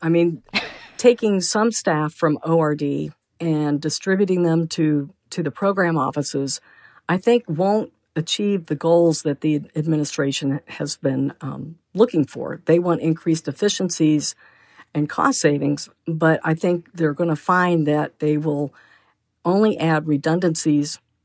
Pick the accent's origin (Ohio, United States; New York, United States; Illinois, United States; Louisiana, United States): Ohio, United States; And I grew up outside of Cleveland in the 60s and 70s.